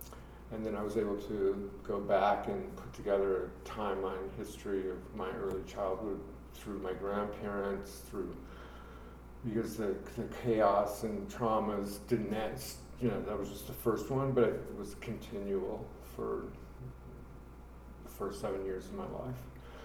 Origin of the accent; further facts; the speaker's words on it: Rochester, Minnesota, United States; born there; Well, I was born in Rochester, Minnesota, and we moved around quite a bit in my first few years.